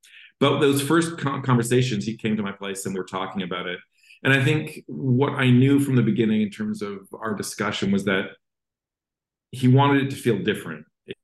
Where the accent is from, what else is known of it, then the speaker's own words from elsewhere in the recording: Canada; I was growing up in Canada and he was growing up in the UK